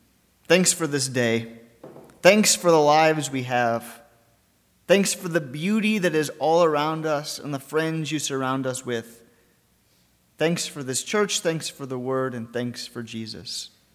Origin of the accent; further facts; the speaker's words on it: Ohio, United States; That is not what I experienced while growing up in Ohio.